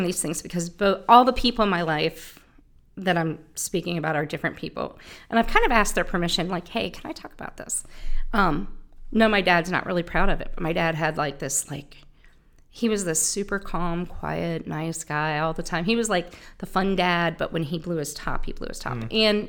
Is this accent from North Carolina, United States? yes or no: yes; Camp Lejeune, North Carolina, United States; born there; But I was born on Camp Lejeune Naval Base, and my mom and him were, you know, I had an older sister.